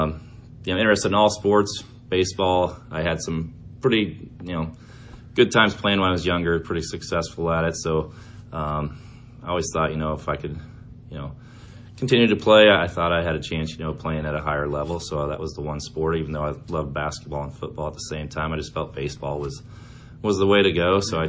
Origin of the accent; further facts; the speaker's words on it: Newton, United States; I'm originally from Newton. From here, graduated in 1994. So dad came here to teach in 1969. So born and raised here